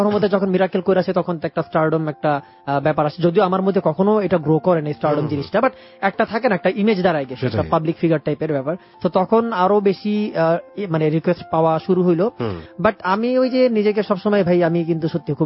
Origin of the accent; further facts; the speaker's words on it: Dhaka, Dhaka Division, Bangladesh; also born or lived in Comilla; কুমিল্লা হচ্ছে আমার home town, but আমার জন্ম কুমিল্লায়, বাট জন্মের 6 মাস মানে উইদিন 1 ইয়ার এটা মোটামুটি নিশ্চিত আমরা ঢাকায় চলে আসি, একদম পার্মানেন্টলি ঢাকায় চলে আসি।